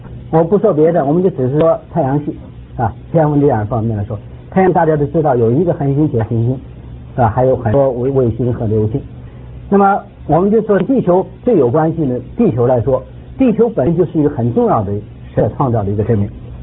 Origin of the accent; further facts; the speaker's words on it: China; 反正我是从小在大陆长大，所以受了很多无神的教育。